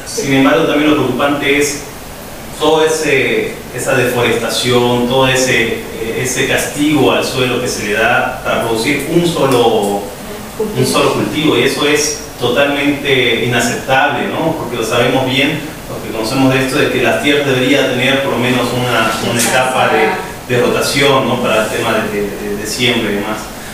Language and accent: Spanish; Bolivia; qué es lo que queremos nosotros como bolivianos